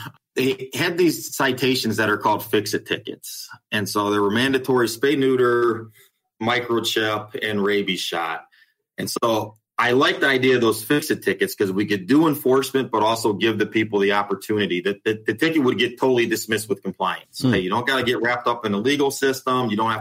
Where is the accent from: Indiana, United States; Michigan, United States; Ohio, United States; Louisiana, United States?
Ohio, United States; I'm from Ohio. It's about as opposite from Texas as they get.